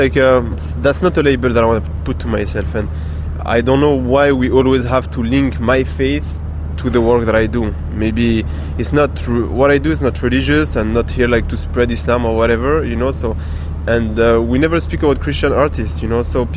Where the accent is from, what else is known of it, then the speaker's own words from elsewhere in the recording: France; I grew up in France, and in the late 90s I discovered like the hip-hop culture